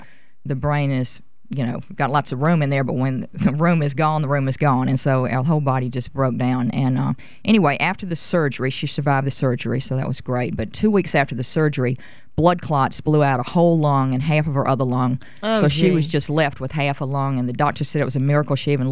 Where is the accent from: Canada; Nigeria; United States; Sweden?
United States; Mississippi; moved away as an adult; now in New Orleans, United States; I'm from Mississippi originally, I've been here for 30 years, yeah, so I'm from New Orleans.